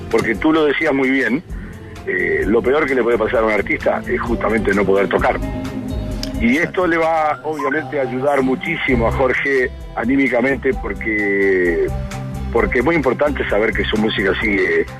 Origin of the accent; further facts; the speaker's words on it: Uruguay; now in Chile; yo soy uruguayo, pero llevo casi 20 años en este país